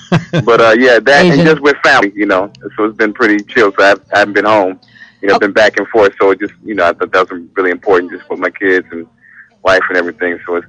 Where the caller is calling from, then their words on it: Minnesota, United States; I'm calling from Minnesota.